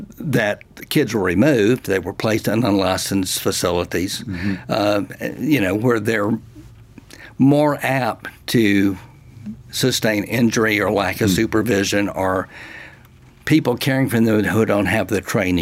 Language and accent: English; Texas, United States; I'm from Texas. Let me give you a Texas nightmare.